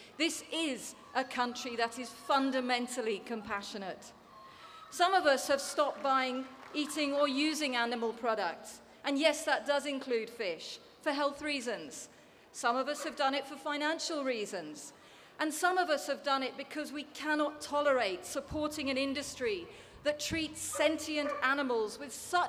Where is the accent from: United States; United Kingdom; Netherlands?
United Kingdom; I'm British. I've been through the British education system.